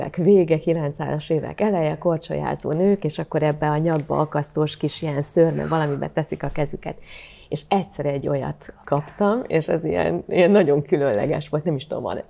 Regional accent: Karcag, Jász-Nagykun-Szolnok, Hungary; born there; Én vidéki vagyok, karcagi születésű, és a szüleim és az öcsém is ott élnek

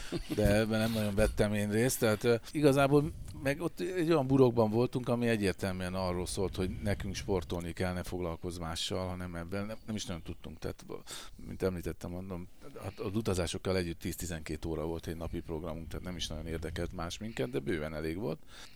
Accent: Hungary; de mégis mint magyarok valahogy más volt a helyzet, egy kicsit jobban haverkodott velünk mindenki.

